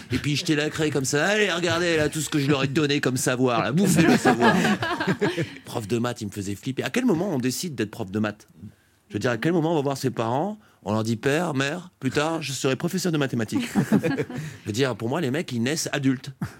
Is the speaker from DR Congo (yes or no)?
no; Metz, Grand Est, France; non, voilà, je viens de Metz, j'ai grandi à Metz